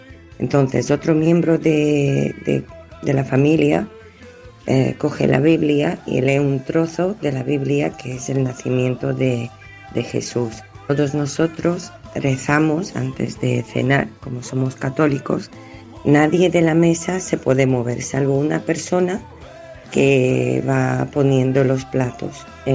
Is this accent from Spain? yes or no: no; Poloma, Prešov Region, Slovakia; Spanish is a second language; En mi pueblo, Poloma, en Eslovaquia, como os he dicho, para la Nochebuena preparamos 12 platos.